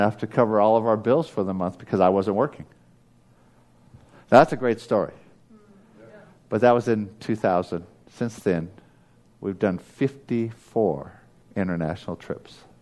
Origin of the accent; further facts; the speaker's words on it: United States; now in Australia; I'm an American living in Australia.